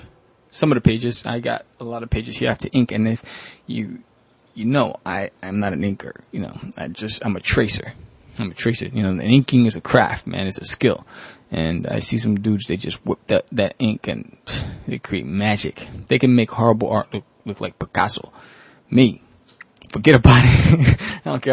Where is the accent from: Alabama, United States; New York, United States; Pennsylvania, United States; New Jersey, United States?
New York, United States; New York City; I'm from New York. This is my house. We got a loyal following, kid.